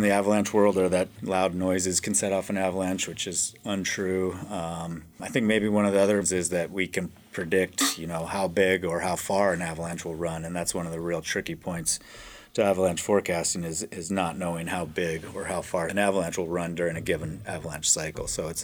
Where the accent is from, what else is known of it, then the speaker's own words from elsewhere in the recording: Juneau, Alaska, United States; I grew up here in Juneau, and I started going heli skiing with my friends when I was about 18 years old